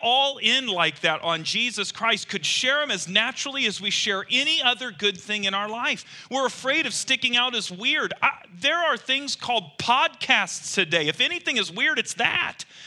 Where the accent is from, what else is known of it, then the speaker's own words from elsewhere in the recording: Kansas, United States; I remember I grew up in Johnson County, Kansas, and they said, no more of that.